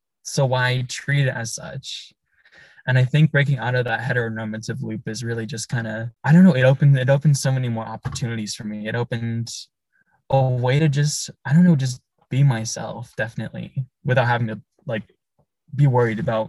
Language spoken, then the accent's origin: English; Kenwood, California, United States; I was raised in Kenwood.